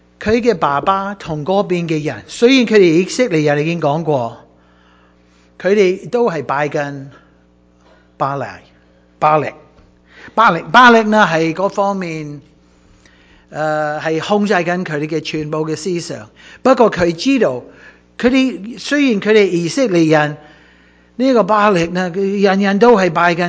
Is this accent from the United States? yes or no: yes; United States; 我是美国来的